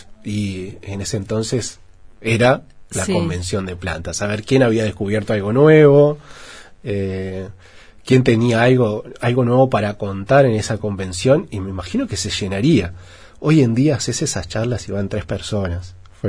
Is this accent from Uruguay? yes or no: yes; Uruguay; Para gente que no es de ahí, como un uruguayo